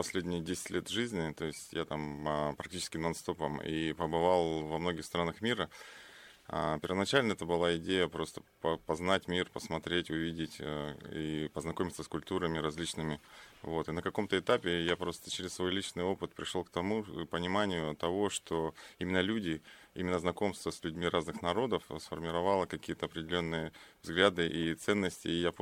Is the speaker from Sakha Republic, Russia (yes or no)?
yes; Sakha Republic, Russia; born there; Да, я родился в Якутии, в самом холодном, так сказать, месте на Земле.